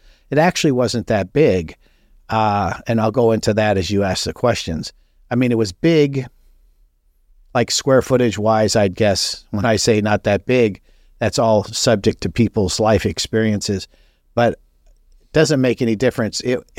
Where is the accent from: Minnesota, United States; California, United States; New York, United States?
California, United States; Los Angeles; I was raised in Los Angeles, and I didn't like the city.